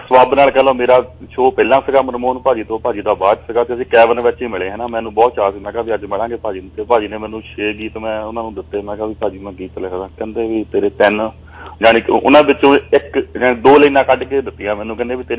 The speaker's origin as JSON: {"language": "Punjabi", "town": "Gopa Rai Kalan", "region": "Punjab", "country": "India", "moved": "yes", "lives_now": "United States", "said": "ਮੇਰਾ ਪਿੰਡ ਭਾਜੀ ਗੋਪਾ ਰਾਏ ਕਲਾਂ ਹੈ ਤਹਿਸੀਲ ਨਕੋਦਰ ਤੇ ਜ਼ਿਲ੍ਹਾ ਜਲੰਧਰ ਹੈ ਜੀ ਆਪਣਾ ਹਨਾ"}